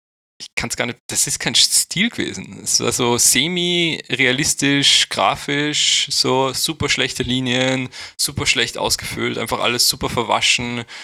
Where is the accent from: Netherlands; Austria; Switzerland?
Austria; also born or lived in Bosnia and Herzegovina; Aber ich bin in Österreich aufgewachsen. Also wir sind mit, ich glaube, ich war 1 Jahr alt oder 2 Jahre alt, wie wir geflüchtet sind.